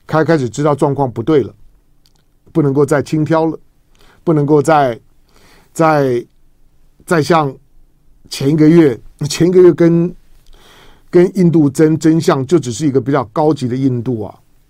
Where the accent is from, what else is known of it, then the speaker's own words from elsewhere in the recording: Taiwan; 台湾人的基因很特别，因为我们是闽南人